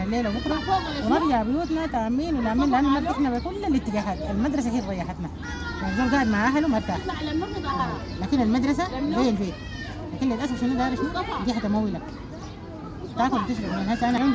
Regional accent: Gedaref, Sudan; قول القضارف بلدنا

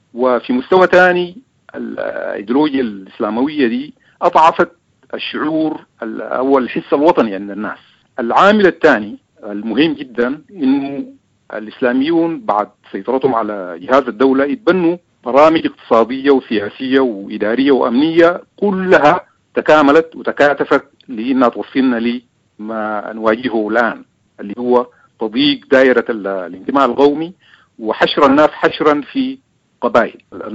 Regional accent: Sudan; على رأس قضايانا كسودانيين، وجعلتها طاغية على المشهد السياسي والعسكري في السودان

